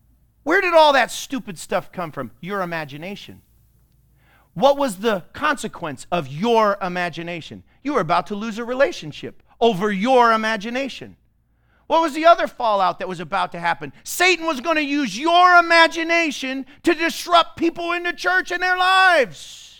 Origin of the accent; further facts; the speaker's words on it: Iowa, United States; born there; I was born in Iowa, and you got an Iowan heart.